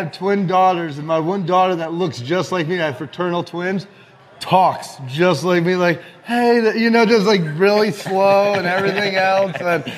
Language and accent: English; Saratoga Springs, New York, United States; also born or lived in Allentown, United States; Well, I was born in Allentown, Pennsylvania. Then I was raised in upstate New York in like Saratoga Springs.